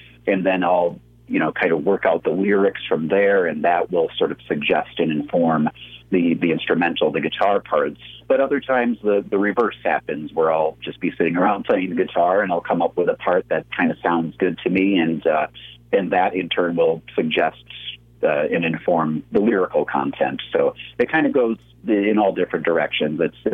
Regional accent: Wisconsin, United States; now in Albuquerque, United States; I'm originally from Wisconsin, and in Wisconsin, I had played all throughout my teens and 20s in various bands and different incarnations as a musician. I moved to Albuquerque about 8 years ago from Wisconsin

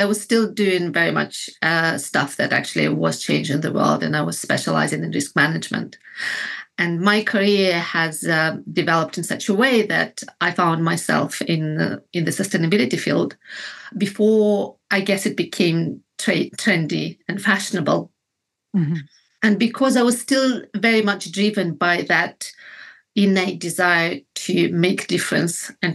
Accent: Kazakhstan; now in London, United Kingdom; Originally I'm from Kazakhstan, and I have been living in London since 2006.

